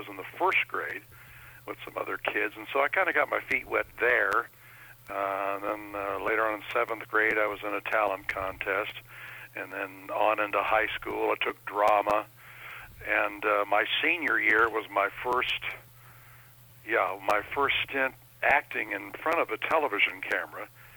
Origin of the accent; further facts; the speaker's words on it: Portland, Oregon, United States; also born or lived in Omaha; Portland, Oregon, where I grew up. Born in Omaha, but I grew up in Portland, Oregon.